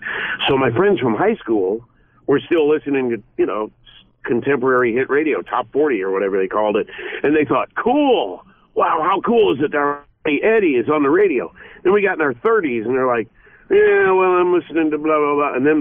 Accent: Chicago, Illinois, United States; And I grew up on the North Side, and my dad worked for WGN-TV doing weather.

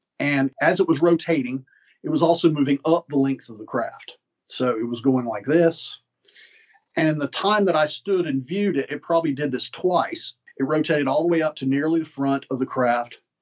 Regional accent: United States; sorry, I'm American. I'm more comfortable with feet.

